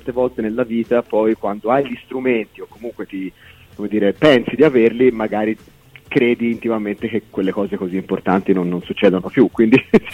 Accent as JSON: {"language": "Italian", "town": "Florence", "region": "Tuscany", "country": "Italy", "said": "Io sono di Firenze."}